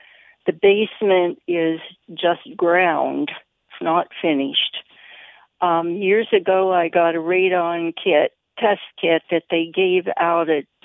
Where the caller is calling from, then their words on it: Cashtown, Pennsylvania, United States; I am from Cashtown, Pennsylvania, Adams County.